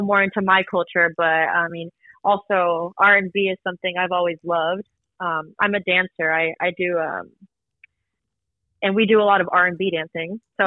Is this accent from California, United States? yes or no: yes; Bakersfield, California, United States; also born or lived in Mexico; I was born in Mexico, but I grew up in Bakersfield.